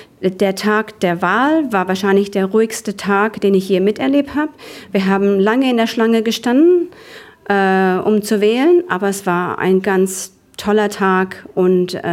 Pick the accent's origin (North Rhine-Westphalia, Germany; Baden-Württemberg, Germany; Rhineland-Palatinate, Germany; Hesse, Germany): North Rhine-Westphalia, Germany; Hattingen; Ich komme aus Hattingen an der Ruhr und das ist im Ruhrgebiet, also im Kohlenpott, wie wir sagen würden.